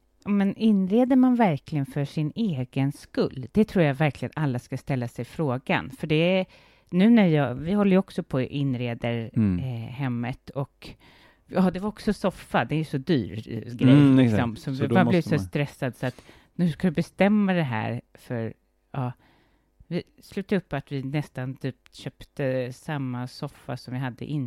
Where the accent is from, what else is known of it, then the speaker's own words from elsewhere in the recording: Sweden; nej men hemma i Sverige, där är det så otroligt viktigt att vi, att det är snyggt hemma.